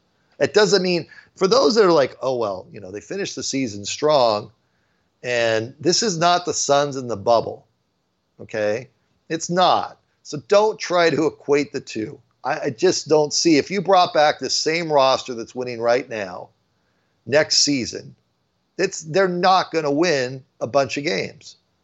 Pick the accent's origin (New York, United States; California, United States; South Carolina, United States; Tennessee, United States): California, United States; San Diego; I'm from San Diego. I don't have anything with the Padres. Yeah, I grew up going to games.